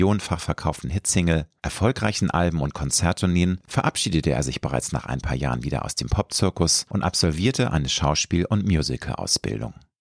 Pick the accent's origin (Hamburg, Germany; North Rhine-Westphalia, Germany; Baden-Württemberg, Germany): Hamburg, Germany; In der, ja, sag ich mal, Peripherie von Hamburg, meiner Heimatstadt.